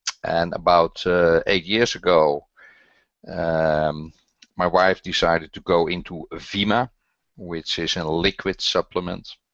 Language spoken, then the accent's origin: English; Netherlands; English is a second language; Well, obvious, I'm from the Netherlands, so there you have my terrible accent.